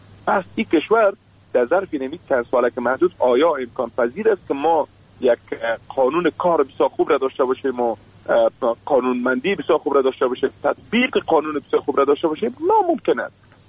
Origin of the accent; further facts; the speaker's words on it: Afghanistan; ما شما افغان هستیم